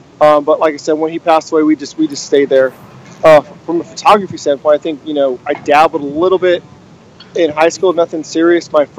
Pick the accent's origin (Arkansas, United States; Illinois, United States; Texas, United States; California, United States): California, United States; Oxnard; So I went to high school. I was born in Oxnard. I went to high school in Oxnard.